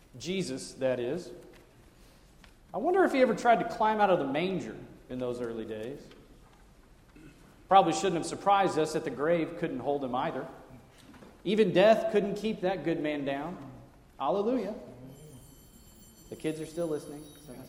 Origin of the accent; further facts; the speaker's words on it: Texas, United States; Growing up in Texas, we called them lightning bugs.